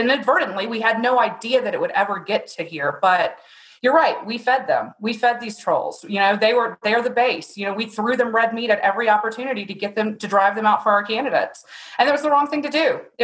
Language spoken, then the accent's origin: English; Florida, United States; born there; I was born in the Florida Panhandle. I was raised Southern Baptist and am now, you know, a United Methodist.